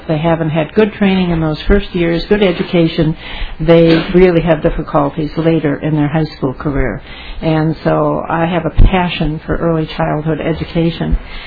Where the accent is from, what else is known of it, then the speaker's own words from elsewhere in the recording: Benson, Minnesota, United States; I grew up in West Central Minnesota, a small town, Benson, Minnesota.